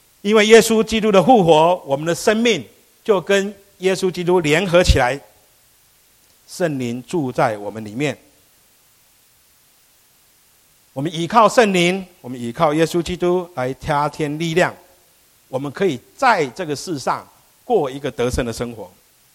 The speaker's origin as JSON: {"language": "Chinese", "country": "Taiwan", "lives_now": "United States", "said": "就好像我们都定居在美国，对不对？可是我们都会常常关心留意我们的母国发生了什么事情。所以我从台湾来"}